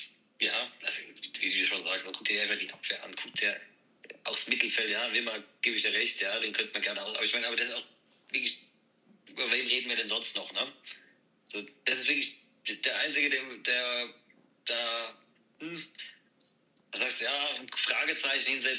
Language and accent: German; Dortmund, North Rhine-Westphalia, Germany; Also selbst ich als Dortmunder würde das nicht machen, ne?